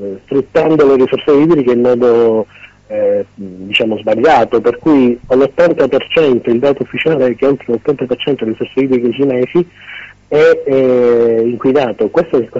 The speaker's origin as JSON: {"language": "Italian", "region": "Sicily", "country": "Italy", "said": "Io sono siciliano"}